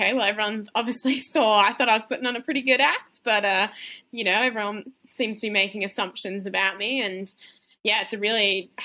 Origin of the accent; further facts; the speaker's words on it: Australia; I went to that race as an Australian, an underdog, like, who's this 21-year-old thinking she can run 100 miles?